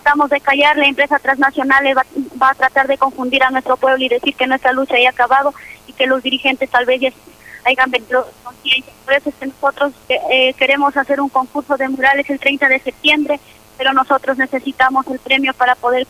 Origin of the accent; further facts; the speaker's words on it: Celendín, Cajamarca, Peru; vengo de Perú, departamento de Cajamarca, provincia de Selendín.